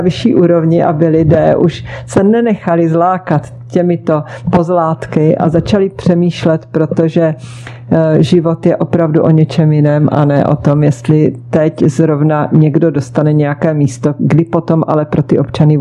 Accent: Moravská Třebová, Pardubice Region, Czechia; Vždycky začínám každou novou sérii u sebe v Moravské Třebové, ve svém rodném městě.

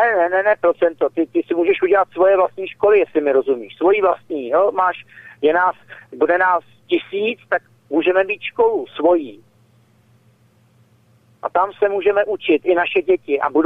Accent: Prague, Czechia; já jsem Pražák

